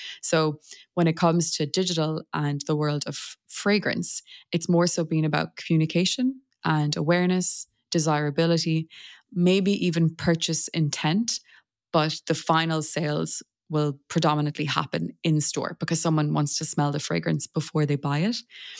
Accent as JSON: {"language": "English", "country": "Ireland", "also_born_or_lived": "Paris / Geneva", "moved": "yes", "said": "I'm originally from Ireland, but I've been living in Paris and Geneva and soon Paris again for the last 10 or so years."}